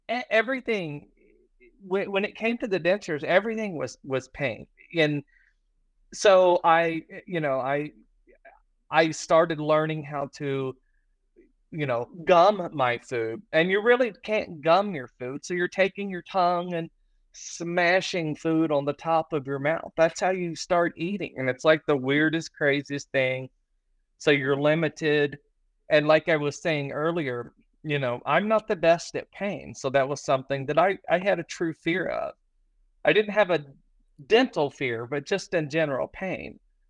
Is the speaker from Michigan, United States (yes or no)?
no; Ohio, United States; I'm from Ohio originally. So I'm going to head back to Ohio for Christmas.